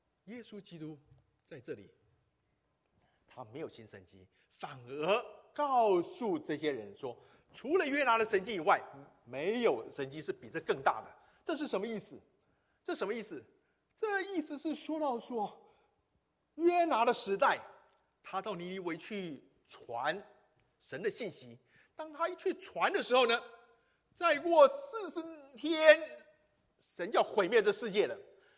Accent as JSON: {"language": "Chinese", "country": "Taiwan", "said": "如果说我们台湾人哈，我们华人如果能够嫁给外国人哈"}